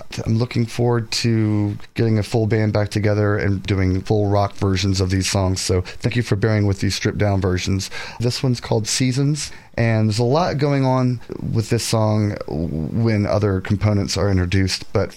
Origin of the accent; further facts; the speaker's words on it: North Carolina, United States; And then I'm from North Carolina